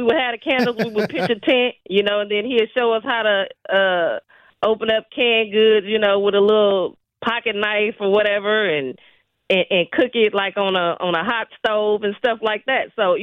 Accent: Milwaukee, Wisconsin, United States; Even growing up in Milwaukee and knowing how segregated, you know, we were from everybody else. Me and my sister got involved because, again, I went to high school at South Division.

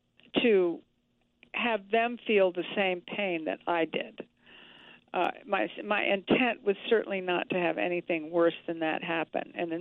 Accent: Savannah, Georgia, United States; I came from Savannah, Georgia, which is the Deep South

